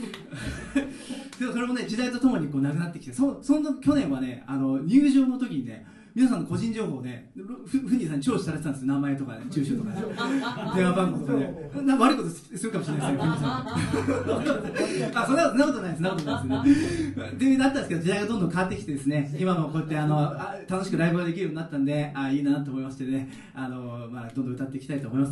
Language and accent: Japanese; Yokohama, Kanagawa, Japan; 横浜市出身の、若干、45歳のシンガーソングライターをやっておりますね。